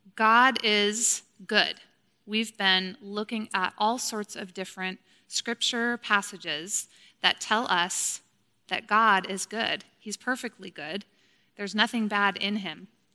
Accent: Salem, United States; I grew up in Salem, and I ate a lot of Auntie Ann's pretzels.

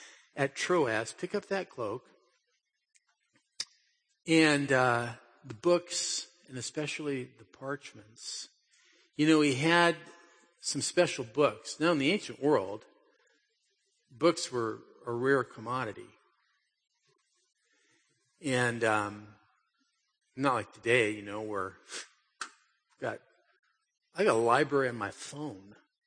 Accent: California, United States; I'm freezing cold. I'm from Southern California. What is this place?

